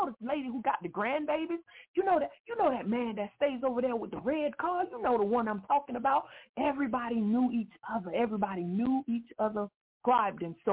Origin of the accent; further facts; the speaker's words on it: Miami, Florida, United States; And see, the place where I'm from, I'm from Little Haiti, so that's one part of it, of one part of Liberty City that makes up the melting pot.